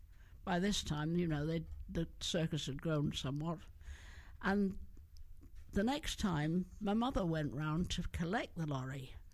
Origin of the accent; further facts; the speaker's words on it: Hereford, West Midlands, United Kingdom; born there; Well, I was born in Hereford.